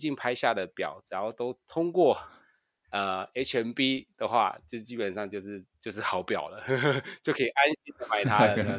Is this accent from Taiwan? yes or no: yes; Taiwan; 本身为台湾人，我也觉得是个台湾之光